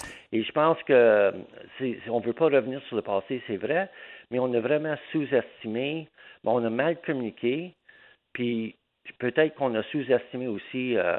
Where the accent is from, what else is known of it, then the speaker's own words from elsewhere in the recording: Gatineau, Quebec, Canada; moi, je viens de Gatineau, d'Elmer. Alors, je suis né là